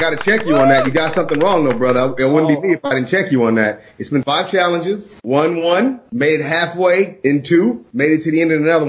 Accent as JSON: {"language": "English", "town": "Santa Monica", "region": "California", "country": "United States", "lives_now": "Los Angeles, United States", "said": "I'm from Santa Monica, but however, I'm not living in Santa Monica."}